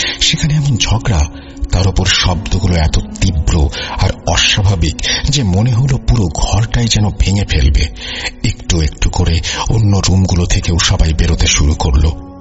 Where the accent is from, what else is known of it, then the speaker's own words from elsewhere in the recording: Kaptai, Chittagong Division, Bangladesh; বলছি রাঙামাটির কাপ্তাই থেকে। আমার গ্রামের বাড়ি নোয়াখালী জেলায়। বাবার চাকরির সূত্রে আমরা রাঙামাটির কাপ্তাইয়ে বড় হয়েছি। গ্রামের বাড়িতে খুবই কম যাওয়া হয় আমাদের।